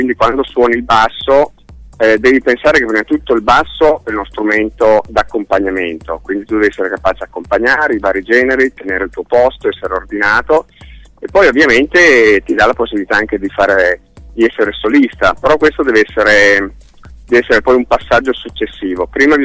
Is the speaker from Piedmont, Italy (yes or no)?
yes; Turin, Piedmont, Italy; Ti dico, io sono di Torino, quindi comunque nord Italia